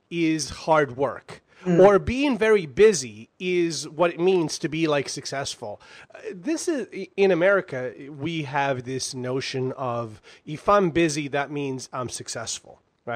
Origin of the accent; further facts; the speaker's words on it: Bosnia & Herzegovina; Yeah, from like way back, like when I was in Bosnia, I was there during the war. I was born and raised in Bosnia. So I was there in the early 90s during the war.